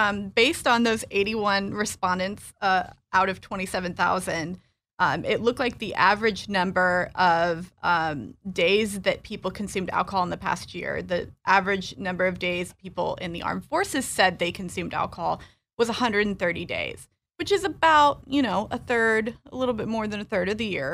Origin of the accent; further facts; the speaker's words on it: Illinois, United States; also born or lived in North Carolina; I am originally from Illinois, but I was an Army brat. And our last duty station was Fort Bragg. And that's where I went to high school.